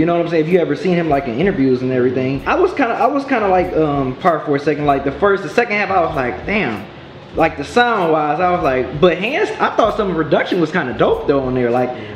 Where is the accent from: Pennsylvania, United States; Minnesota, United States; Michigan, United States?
Michigan, United States; Detroit; This is where I was made to be. I'm from Detroit. This is where I grew up. This is my hardship.